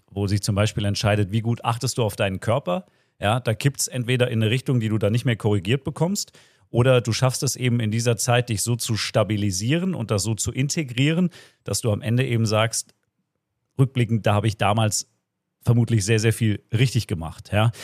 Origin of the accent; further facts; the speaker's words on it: Hesse, Germany; Ich bin in der Wetterau groß geworden, habe da meine Jugend verbracht, 30 Kilometer nördlich von Frankfurt.